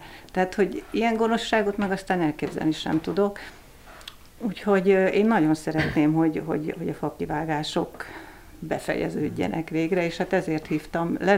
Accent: Hungary; Tehát én vidéken nőttem föl kertvárosban, de én ilyet ott nem láttam.

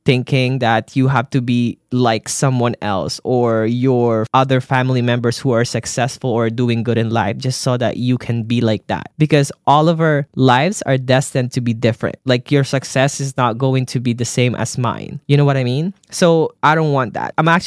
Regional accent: Philippines; So as you guys might already know, I grew up in the Philippines

